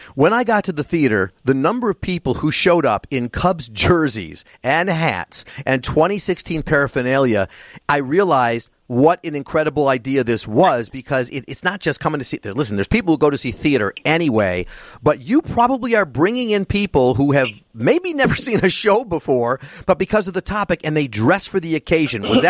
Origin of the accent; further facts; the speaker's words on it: Chicago, Illinois, United States; I will say, it is a show, being a Chicagoan is probably helpful.